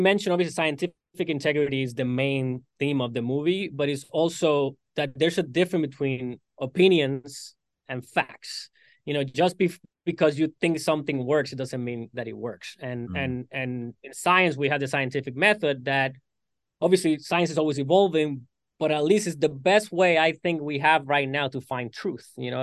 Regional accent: Puerto Rico; moved away as an adult; also born or lived in New York; So I'm originally born and raised in Puerto Rico. I moved to New York for college when I was 18, and I lived in New York for 11 years.

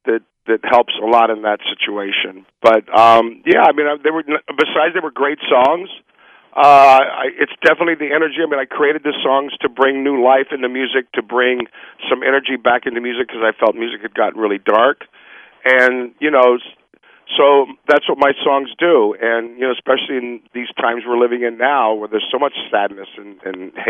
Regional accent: Miami, Florida, United States; I grew up in Miami.

